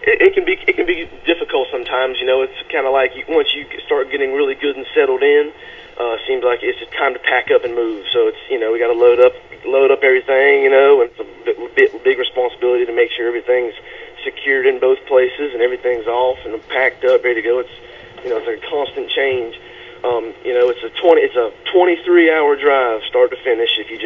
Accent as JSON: {"language": "English", "town": "Austin", "region": "Georgia", "country": "United States", "tie": "born or raised there", "said": "Yes, sir. Georgia. Okay. It's about Austin, Georgia."}